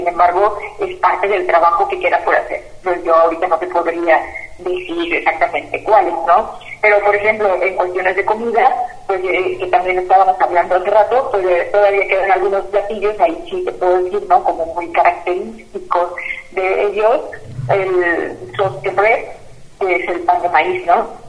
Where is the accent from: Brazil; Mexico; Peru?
Mexico; Somos mexicanos, somos católicos, o somos cristianos, o somos evangélicos